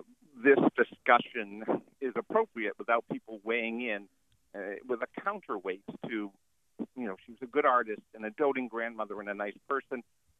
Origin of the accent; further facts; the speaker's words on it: Manchester, New Hampshire, United States; I grew up in Manchester.